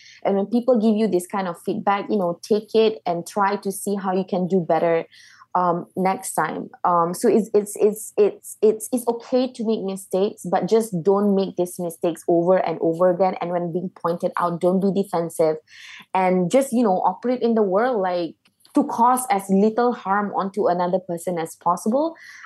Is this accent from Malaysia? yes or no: yes; Malaysia; as a Malaysian